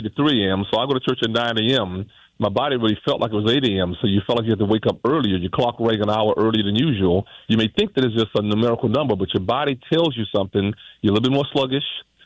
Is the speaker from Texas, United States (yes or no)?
yes; Beaumont, Texas, United States; I'm from Beaumont, Texas, originally. I mentioned that on your show before. And all my relatives worked shift work at a refinery as I was growing up.